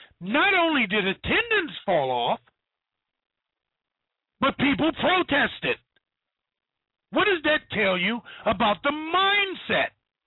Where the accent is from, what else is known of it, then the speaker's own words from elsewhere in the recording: United States; born there; And I thank God I was born in America.